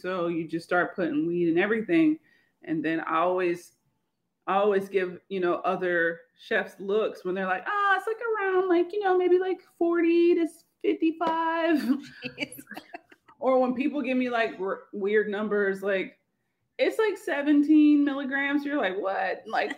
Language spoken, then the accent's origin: English; Cincinnati, Ohio, United States; No, I am an Ohioan. I was born and raised in Cincinnati.